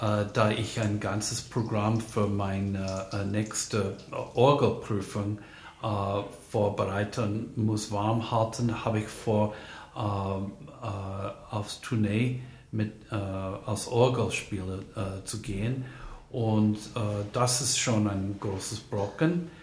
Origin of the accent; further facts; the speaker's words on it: United States; Ich bin Amerikaner, aber meine Großeltern kommen alle aus Europa. Mütterlicherseits aus Kroatien und väterlicherseits aus Italien.